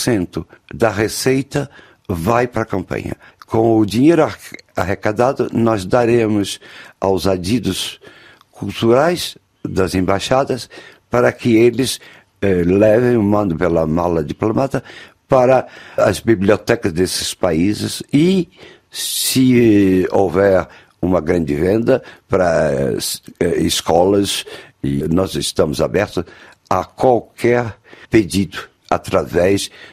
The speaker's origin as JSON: {"language": "Portuguese", "region": "Rio de Janeiro", "country": "Brazil", "said": "o Rio de Janeiro, que eu sou carioca também, somos festivos"}